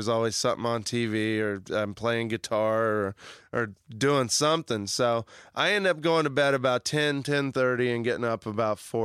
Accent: Kansas, United States; they got to go to a theater near where I grew up in Kansas and see me in a movie.

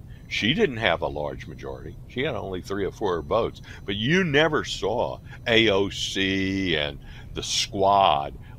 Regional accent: the South, United States; There's a phrase that we used growing up in the South, dumber than a box of rocks.

